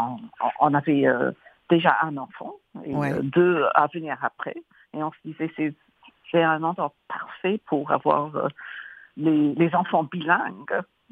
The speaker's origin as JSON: {"language": "French", "region": "England", "country": "United Kingdom", "second_language": "French", "lives_now": "Montreal, Canada", "said": "je pensais rentrer en Europe parce que je suis anglaise après tout."}